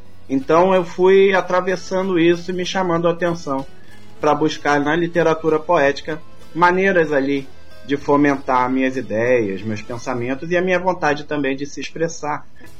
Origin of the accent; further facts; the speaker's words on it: Niterói, Rio de Janeiro, Brazil; born there; né, um grandíssimo poeta, nascido na Bahia, mas que morou a maior parte da vida em Niterói, onde eu nasci, onde ele formou a família